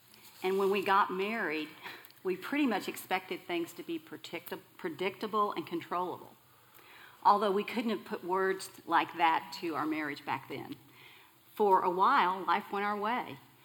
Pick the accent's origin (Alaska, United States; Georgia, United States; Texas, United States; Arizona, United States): Texas, United States; Dallas; I grew up right here in Dallas.